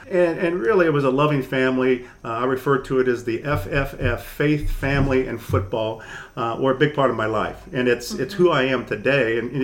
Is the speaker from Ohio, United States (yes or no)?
yes; Cincinnati, Ohio, United States; moved away as an adult; now in Indianapolis, United States; I'm from Cincinnati. When I moved to Indianapolis and got married, my first parish was Christ the King.